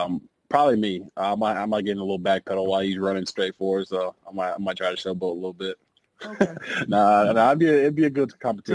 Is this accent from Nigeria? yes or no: yes; Nigeria; Being Nigerian, there's not a lot of role models really for them